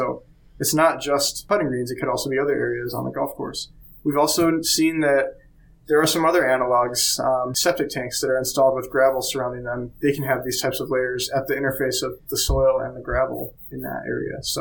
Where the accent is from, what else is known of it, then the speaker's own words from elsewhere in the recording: Wisconsin, United States; I grew up surfing on Lake Michigan in Wisconsin.